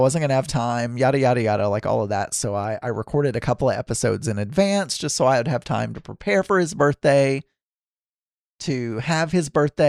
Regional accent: Arkansas, United States; I grew up in South Arkansas.

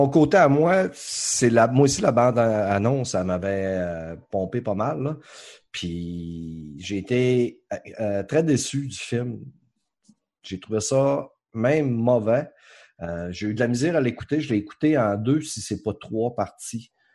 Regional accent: Quebec, Canada; accent: Saguenay; moi, en plus, j'ai mon accent du Saguenay, puis, tu sais, mon accent du Saguenay, moi, je l'entends pas. Sauf que quand je me réécoute, là, je l'entends, mon accent du Saguenay. Puis, étant donné que je reste plus au Saguenay, ça fait environ 4-5 ans

